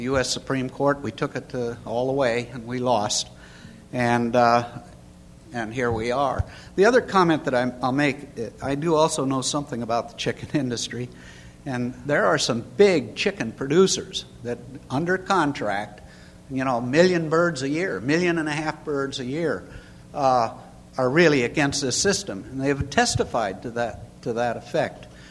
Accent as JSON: {"language": "English", "region": "Montana", "country": "United States", "said": "I'm a rancher from Montana, cattle rancher."}